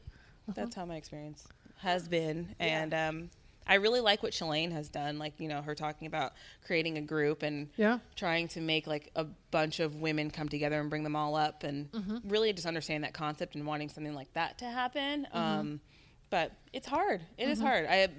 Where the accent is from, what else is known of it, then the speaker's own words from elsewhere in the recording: Santa Clarita, California, United States; Southern California. I'm from Santa Clarita Valley, and it's just a small town right outside, of LA, I guess you'd say.